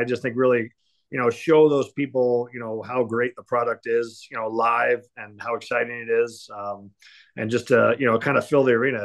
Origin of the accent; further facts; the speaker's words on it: Denver, Colorado, United States; I'm really super excited that we get to play a game in Denver, which is my hometown.